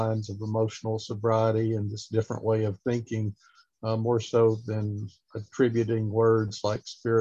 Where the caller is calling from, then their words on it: Ooltewah, Tennessee, United States; from Ottawa, east of Chattanooga.